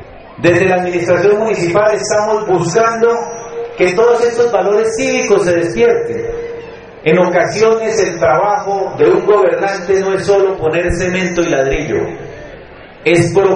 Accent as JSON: {"language": "Spanish", "town": "Vélez", "region": "Santander", "country": "Colombia", "said": "porque el veleño es una raza particular. Nosotros no somos ni colombianos ni somos santanderianos, nosotros somos veleños, somos totalmente particulares"}